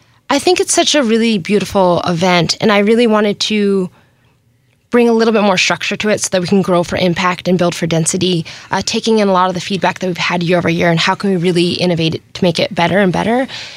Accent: New Mexico, United States; born there; My family is originally from Detroit, but I'm not. I was born in New Mexico.

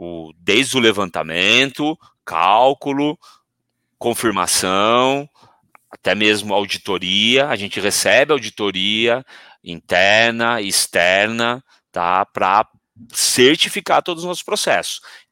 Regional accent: Piracicaba, São Paulo, Brazil; sou aqui de Piracicaba, a turma fala que eu não quis sair da barra da saia da minha mãe, né? Sou nascido aqui

